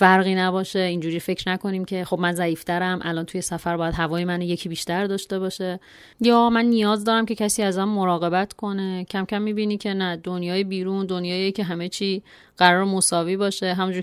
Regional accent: Iran; ما زنهایی که تو خانواده و جامعه ایرانی بزرگ شدیم

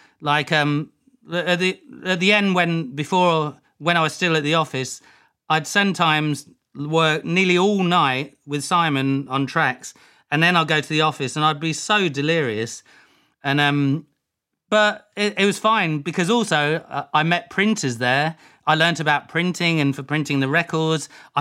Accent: Leicester, East Midlands, United Kingdom; I always said, no, I'm from Leicester. I was born in Leicester.

